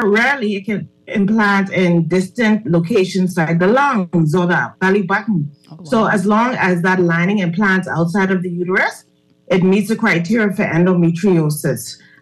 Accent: Fox Hill, New Providence, Bahamas; I am from Fox Hill. I hail from the Fox Hill community.

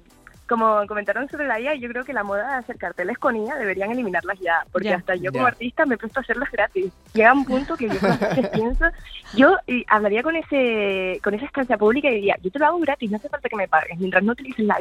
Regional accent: Puerto del Rosario, Canary Islands, Spain; yo que soy de aquí, de Puerto de Rosario

